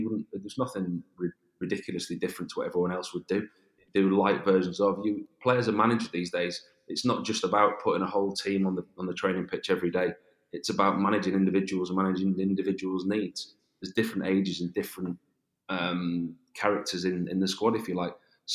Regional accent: England, United Kingdom; I'm an Englishman

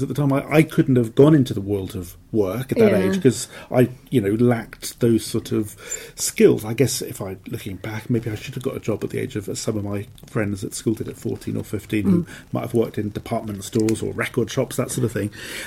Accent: Wales, United Kingdom; people say to me I don't sound as though I'm from South Wales. So it's sort of funny that I've somehow escaped an accent, and yet my own children have one

